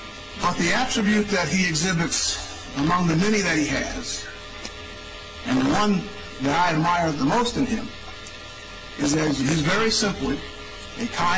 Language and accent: English; Iowa, United States; Midwestern roots that he and I share in common because I grew up in Iowa. After having been conceived in Florida during my parents' honeymoon.